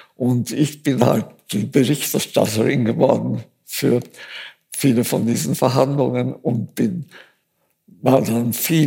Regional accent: Austria; dass ich wieder angefangen habe, mich als Österreicherin zu fühlen.

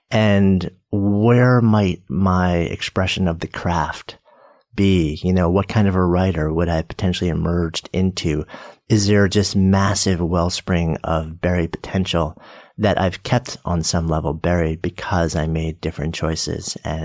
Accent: New York, United States; I grew up just outside of New York. I've been a New Yorker. I've been in the city for 25, 30 years now myself.

